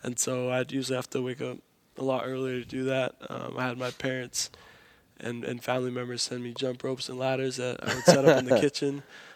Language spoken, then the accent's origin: English; Hawaii, United States; to a far school wasn't something foreign to me, although this is a lot farther than Punahou was from my hometown.